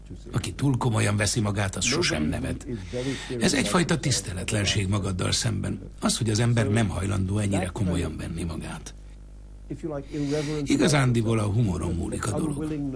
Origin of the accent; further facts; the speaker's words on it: Mumbai, Maharashtra, India; also born or lived in London; Amikor Indiába megyek, mindig úgy érzem, hazaérkezem. Az a hely, ahol születtem és ahol nevelkedtem, mindig megadja nekem ezt az érzést. A Bombayba utazom, mindig elfog egy érzés, amit hazaérkezéskor érez az ember. Elég sokat is járok Indiában, úgyhogy Bombay mindenképpen ilyen hely.